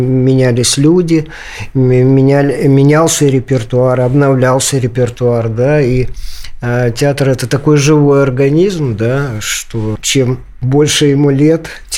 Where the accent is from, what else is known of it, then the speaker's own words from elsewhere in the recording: Brest, Brest Region, Belarus; also born or lived in Kazan; вырос за кулисами в Бресте, в Казани. Мой папа был актером